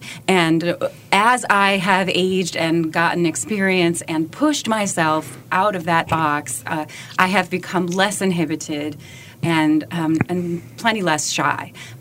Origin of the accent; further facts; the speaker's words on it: Milwaukee, Wisconsin, United States; moved away as an adult; also born or lived in South Dakota; I was born in South Dakota, and at the age of five, when I was five, we moved to Milwaukee, Wisconsin, and I stayed there until I was 18, and then I had to get out of Dodge.